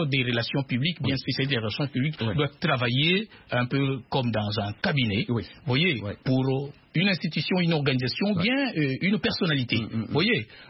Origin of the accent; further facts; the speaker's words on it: DR Congo; je viens de la République démocratique du Congo, je vous ai dit